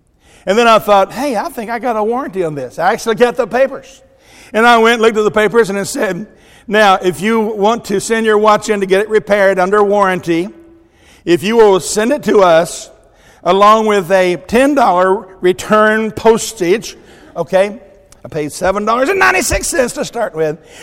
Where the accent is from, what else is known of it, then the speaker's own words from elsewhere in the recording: Tennessee, United States; All right, I'm from Middle Tennessee, and my mother always called it Chester drawers.